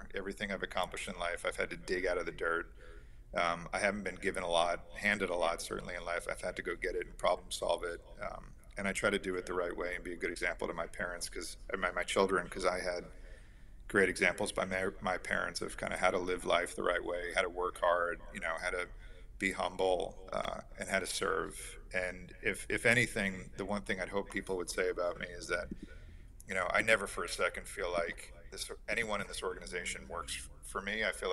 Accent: East Coast, United States; now in Texas, United States; I grew up on the East Coast, lived on the West Coast for a little while, but moving to Texas, to me, might as well have been like moving to Saturn.

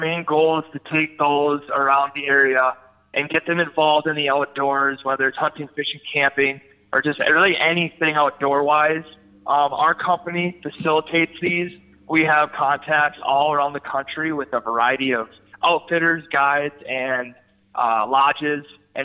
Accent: Bemidji, Minnesota, United States; now in Fargo, United States; I came from northern Minnesota. I'm from Bemidji originally.

